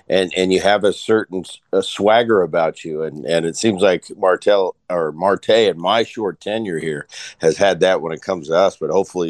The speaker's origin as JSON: {"language": "English", "region": "New Jersey", "country": "United States", "tie": "born or raised there", "also_born_or_lived": "California", "said": "I grew up in New Jersey. You know, I grew up, my dad played for the Phillies early in my life. So my childhood was in Jersey. I came to California late and I just went to high school there."}